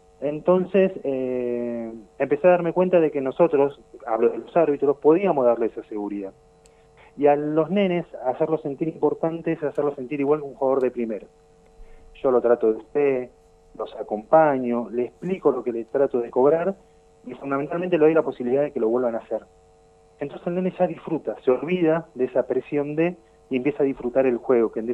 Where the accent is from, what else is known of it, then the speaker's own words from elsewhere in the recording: Bahía Blanca, Buenos Aires Province, Argentina; soy de Bahía Blanca, hace 10 años que vivo acá. Llegué acá por paternidad.